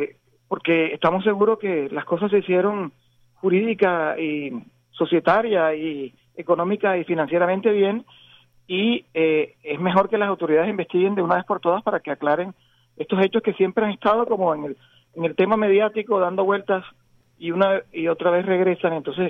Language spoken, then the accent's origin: Spanish; Barranquilla, Atlántico, Colombia; yo lo recuerdo como barranquillero que soy